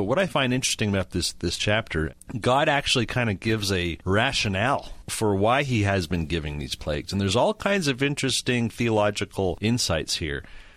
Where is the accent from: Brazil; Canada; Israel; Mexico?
Canada; now in United States; I grew up in Canada, lots of hail up there.